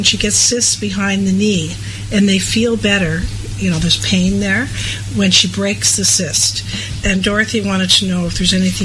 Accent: Scotland, United Kingdom; But if I was purchasing it, being Scottish like I am, I would probably get the Life Support chocolate.

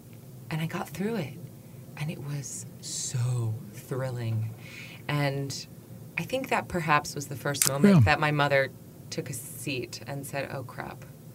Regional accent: Chapel Hill, North Carolina, United States; Yeah, I was born and raised in Chapel Hill, not too far from where we are sitting, literally.

